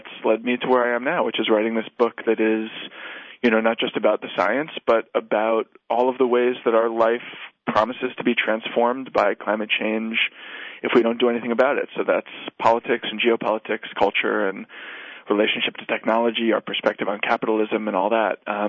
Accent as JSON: {"language": "English", "town": "New York City", "region": "New York", "country": "United States", "said": "I used to think as a New Yorker, as a lifelong urbanite, that I lived outside of nature"}